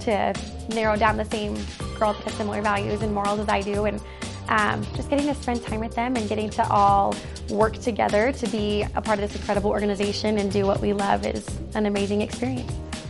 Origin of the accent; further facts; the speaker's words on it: Denver, Colorado, United States; I'm from Denver, Colorado